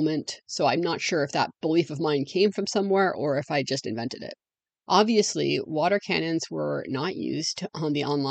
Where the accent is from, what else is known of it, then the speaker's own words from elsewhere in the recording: Canada; Despite being Canadian, my French is very, very bad.